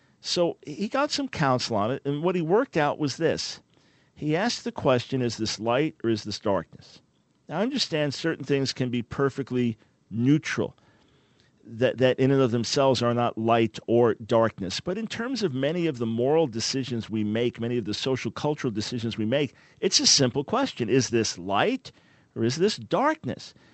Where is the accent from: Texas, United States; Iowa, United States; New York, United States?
New York, United States; moved away as an adult; now in North Carolina, United States; We live in North Carolina now since 2003. This has been our home since, but I'm a New Yorker originally, most of my life spent there.